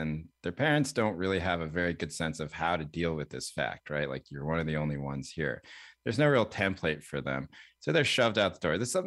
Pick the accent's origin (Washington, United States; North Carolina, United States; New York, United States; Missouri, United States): North Carolina, United States; Well, you know, I grew up in North Carolina in a time, there are many Asian people